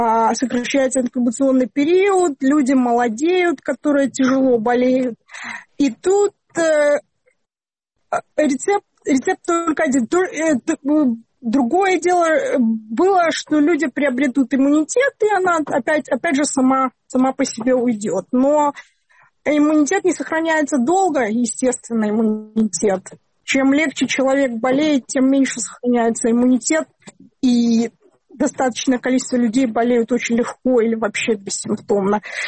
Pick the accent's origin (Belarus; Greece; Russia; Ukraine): Belarus